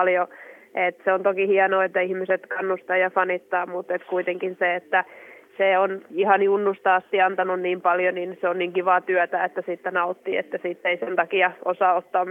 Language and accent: Finnish; Ikaalinen, Pirkanmaa, Finland; kyllä mä aina muistan sanoa, että mä oon Ikaalisista ja se Ikaalisiin on kiva tulla, se on pieni paikka ja siellä on hyvä rauhoittua ja siellä on kuitenkin lapsuus ja nuoruus vietetty